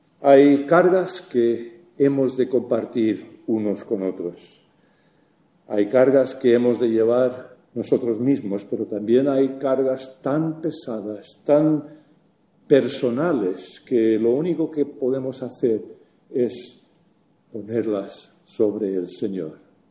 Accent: Canary Islands, Spain; Donde me crié, allí en Canarias, tanto por delante como por detrás de casa habían campos que araban con vacas o bueyes.

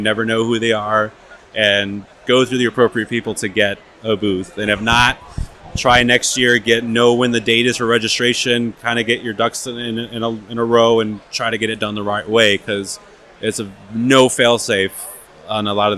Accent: Chicago, Illinois, United States; Transportation to get my stuff too, because I'm from Chicago and New York it's quite a bit away.

